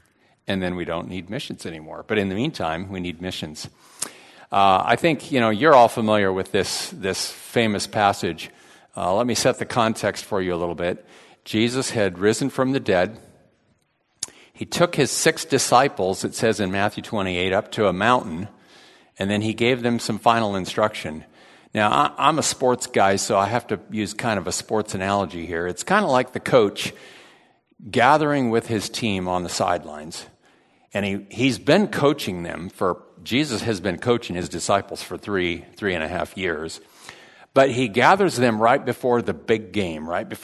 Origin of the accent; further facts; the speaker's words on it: Ethiopia; born and raised in Ethiopia. I'll tell a few stories about that. Loved growing up in Africa.